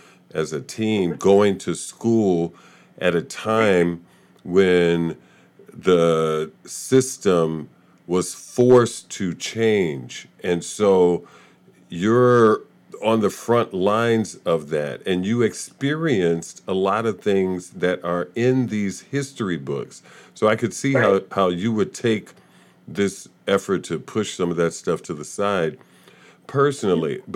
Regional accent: Chicago, Illinois, United States; when I talk to children about me growing up in Chicago and going into Cicero, which is a suburb of Chicago, mostly white

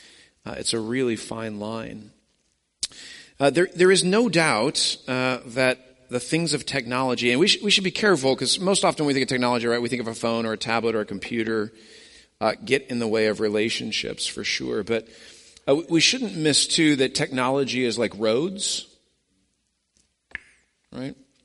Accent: Denver, Colorado, United States; And of course, growing up in Denver, I'm like, oh, this is, I don't even know how to process, you know, two roads.

